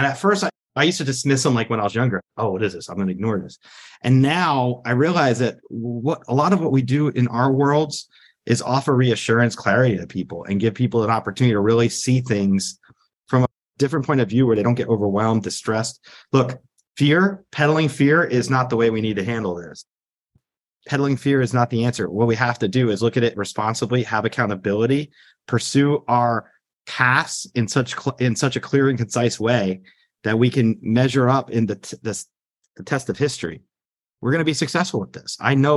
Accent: United States; I grew up 5 miles outside New York City, so that's my point.

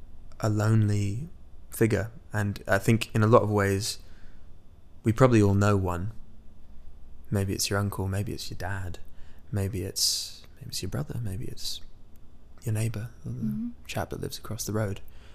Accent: Midwest, United States; this tragedy that had happened in my hometown, where I was born in the Midwest, believe it or not.

